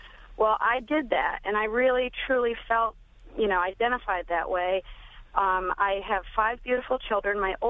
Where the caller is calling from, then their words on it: Manasquan, New Jersey, United States; I'm from Manasquan, New Jersey, the Jersey Shore, hard-hit Jersey Shore.